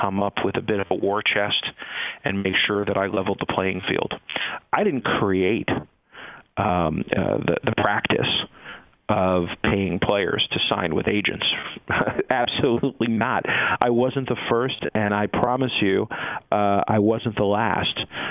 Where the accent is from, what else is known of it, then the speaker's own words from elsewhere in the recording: Los Angeles, California, United States; also born or lived in Brooklyn, New York; they moved to Los Angeles shortly after my family and I moved from Brooklyn, New York to Los Angeles.